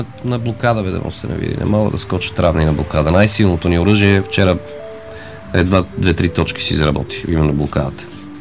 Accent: Sofia, Sofia City, Bulgaria; born or raised there

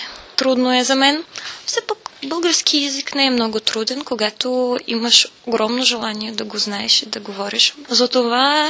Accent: Russia; Bulgarian is a second language; now in Bulgaria; Аз съм от Русия, обаче тук е много зелено

